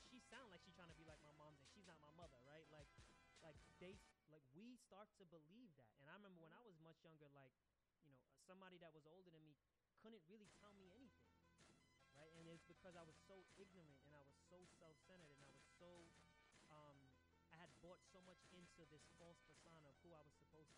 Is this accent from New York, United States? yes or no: yes; New York City, New York, United States; I grew up in Southside Jamaica, Queens, which is not too different from Brownsville or East New York.